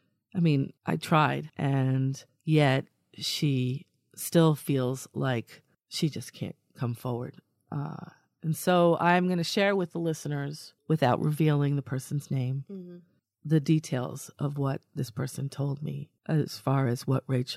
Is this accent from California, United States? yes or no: no; New York, United States; I come from New York. I've never set foot in the OC before.